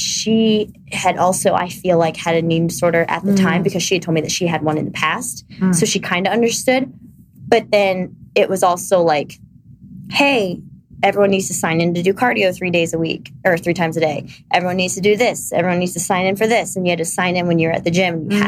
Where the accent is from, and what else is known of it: Ohio, United States